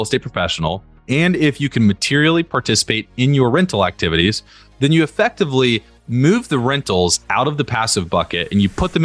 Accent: Hickory, North Carolina, United States; It was my hometown, Hickory, North Carolina.

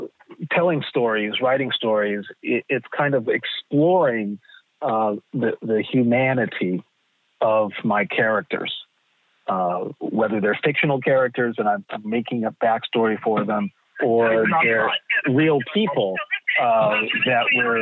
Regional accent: Los Angeles, California, United States; I grew up in Los Angeles, California. It was a very, very middle class, tight knit.

